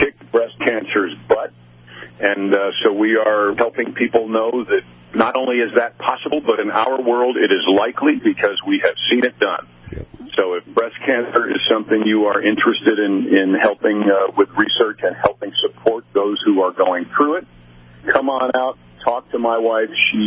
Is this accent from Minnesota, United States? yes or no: no; New York, United States; I'm from New York State. So the first track I was ever on as a spectator, was Watkins Glen.